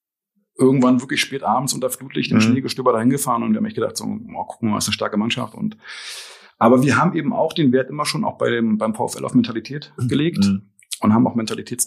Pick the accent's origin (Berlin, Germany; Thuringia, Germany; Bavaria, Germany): Berlin, Germany; Ich komme aus dem Osten von Berlin eigentlich